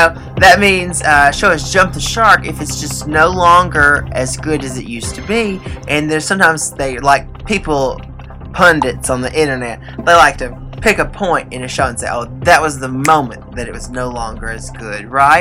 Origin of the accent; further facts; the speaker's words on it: New York City, New York, United States; I want you to name the five boroughs of my hometown, New York City.